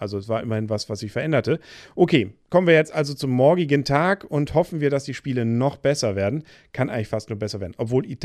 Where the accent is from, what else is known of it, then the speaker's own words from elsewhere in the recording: Kiel, Schleswig-Holstein, Germany; Wir als Kieler, da war praktisch ein Kieler.